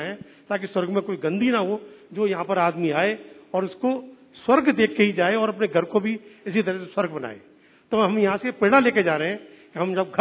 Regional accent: Faridabad, Haryana, India; और मैं फरीदाबाद हरियाणा से आया हूं।

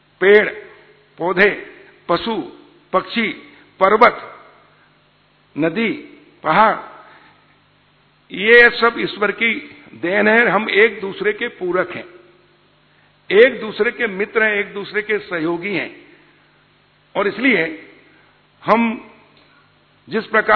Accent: Rata Talai, Madhya Pradesh, India; मेरा गांव का नाम है राता तलाई, जो पहले हरदा तहसील थी बाद में वो जिला बना, हंडिया तहसील नर्मदा जी का किनारा, नाभि स्थल है नर्मदा जी का हमारे यहां से 10 किलोमीटर।

